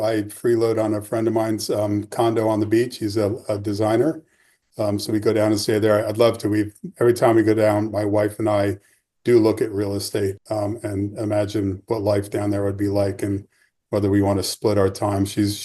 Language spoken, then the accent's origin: English; South Orange, New Jersey, United States; born there; I was born in South Orange, New Jersey, which is a town that is famous for its shingle-style architecture of the late 19th century.